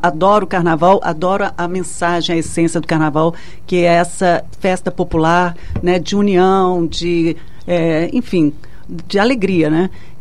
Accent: Brazil; A gente é brasileiro e não se dá conta que o Brasil que a gente tem não é o Brasil de verdade, né?

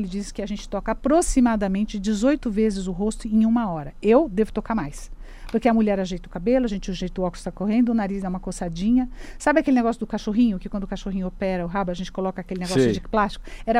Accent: Brazil; Nós somos brasileiros, a gente é humano, a gente gosta do contato.

